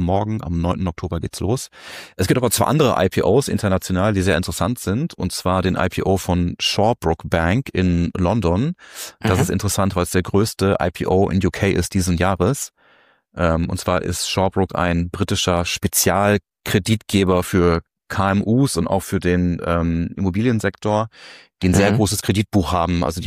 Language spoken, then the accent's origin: German; Göttingen, Lower Saxony, Germany; born there; Oder sogar Landkreis Göttingen, mein Geburtsort.